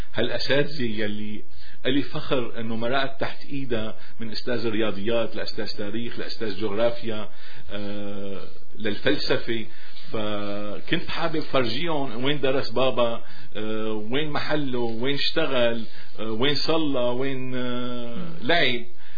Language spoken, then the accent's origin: Arabic; Syria; أصولنا نحن كسوريين كعرب